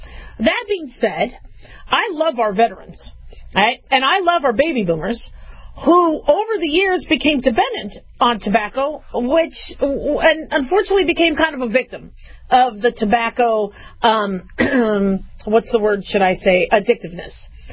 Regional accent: Las Vegas, Nevada, United States; also born or lived in Reno; growing up in Vegas and going to school in Reno, I can't stand breathing in other people's smoke.

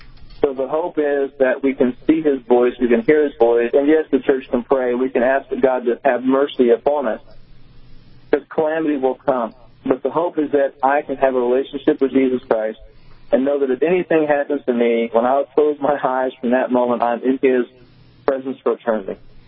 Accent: United States; I love this country. I'm an American.

